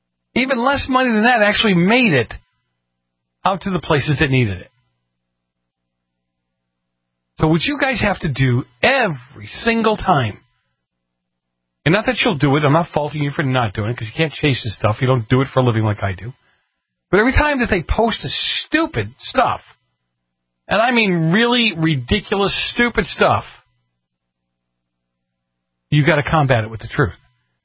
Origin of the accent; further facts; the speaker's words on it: New England, United States; I grew up in New England, nor'easters. That's what they called them.